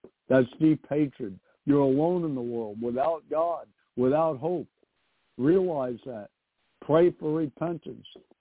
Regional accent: New York City, New York, United States; It's no different than I'm from New York City.

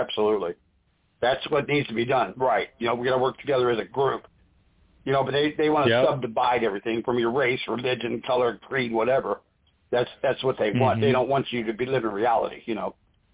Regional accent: United States; because I'm an American.

